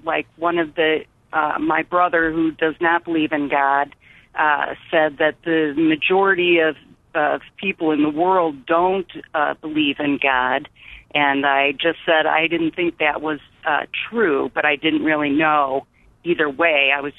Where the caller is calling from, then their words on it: Cleveland, Ohio, United States; Hi, I am calling from Cleveland, Ohio.